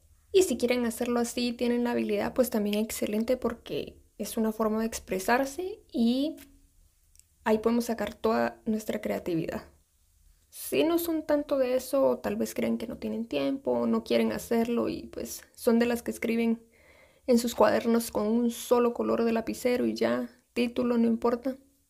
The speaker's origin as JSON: {"language": "Spanish", "country": "Guatemala", "said": "Yo soy de Guatemala y pues este país es muy turístico."}